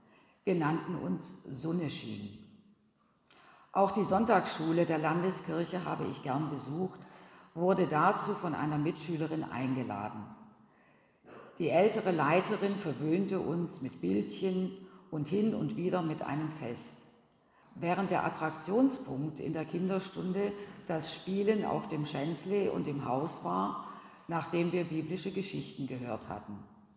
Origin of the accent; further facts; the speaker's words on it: Basel, Basel-Stadt, Switzerland; Geboren bin ich in Basel am 9. Februar 1933 und bin zu Hause getauft worden.